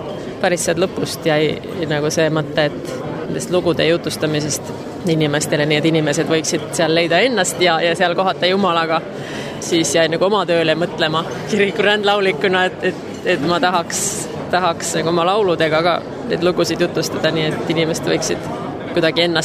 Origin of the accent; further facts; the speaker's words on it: Finland; Estonian is a second language; now in Estonia; ka teistmoodi kui minu kodumaal Soomes